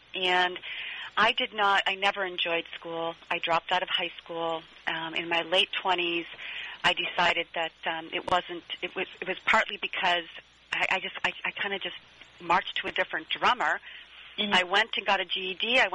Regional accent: Detroit, Michigan, United States; I was brought up in Detroit, Michigan, and I didn't come from a family that really had a lot of access to education.

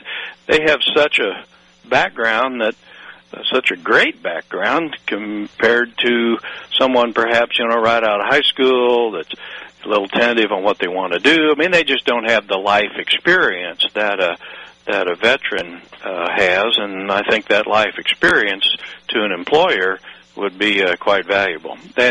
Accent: Rolla, Missouri, United States; I say I'm from Rolla, Missouri

